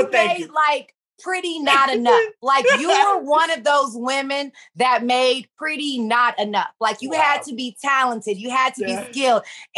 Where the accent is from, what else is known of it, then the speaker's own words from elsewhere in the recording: Los Angeles, California, United States; I am born and raised in South Central. My parents had us in South Central. When they started making a little bit more money, my mom wanted to move to the burbs.